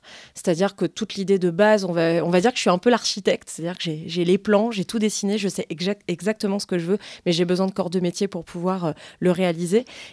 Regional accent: Nouvelle-Aquitaine, France; donc je suis du Lot-et-Garonne.

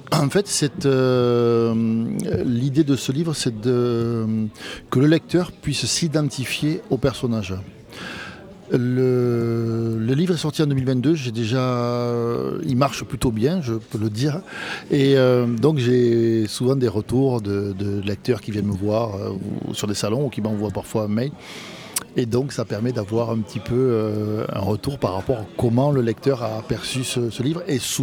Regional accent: Occitanie, France; Je suis donc originaire du sud de la Haute-Garonne, près des Pyrénées

